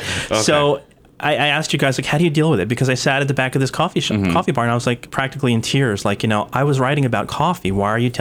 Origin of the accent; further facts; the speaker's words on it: New York, United States; that would be the first thing I would say because I am from New York.